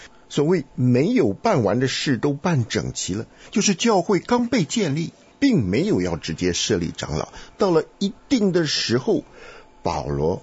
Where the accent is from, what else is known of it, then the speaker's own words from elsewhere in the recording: China; 但是我们中国人读到这里，那个老毛病又犯了